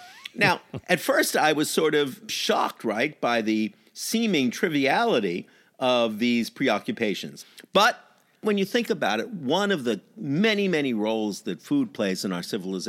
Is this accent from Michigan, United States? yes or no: no; New York, United States; I am a New Yorker, as you know, and therefore whenever I am in Chicago, I find what they call pizza to be this bizarre concoction